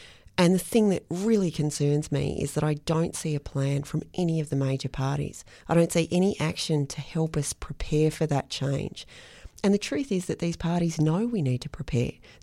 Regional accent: Muswellbrook, New South Wales, Australia; Well, Andrew, I'm from Muswellbrook, actually. I was born and raised in Muswellbrook. I'm a fifth generation Upper Hunter local. I'm a farmer. I'm a mum of two girls, and my husband and I have a farm at Aberdeen and a bit of grazing country up at Stewartsbrook.

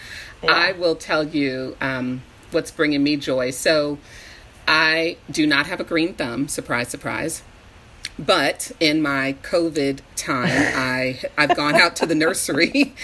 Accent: Las Vegas, Nevada, United States; also born or lived in San Diego, California; because that's where I'm from. Well, I was born in San Diego, raised in Las Vegas.

